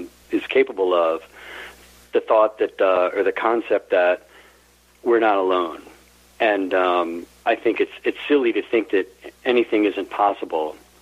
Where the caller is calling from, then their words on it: Stratford, Connecticut, United States; from Stratford, Connecticut.